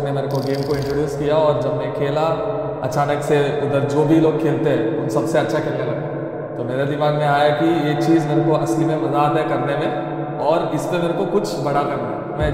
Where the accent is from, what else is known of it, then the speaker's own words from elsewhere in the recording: Bangalore, Karnataka, India; और मैं बैंगलोर से हूँ